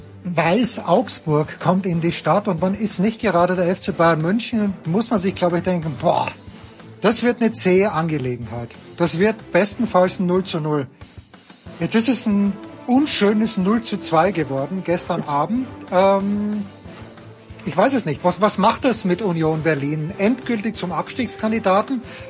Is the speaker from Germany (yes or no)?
no; Vienna, Austria; Man fährt dort relativ gerne hin als Wiener, früher mal an den Wörthersee.